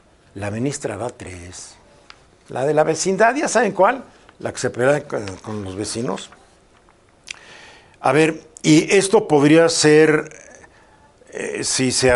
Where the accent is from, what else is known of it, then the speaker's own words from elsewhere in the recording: Mexico; como los mexicanos somos hijos de cultura violenta.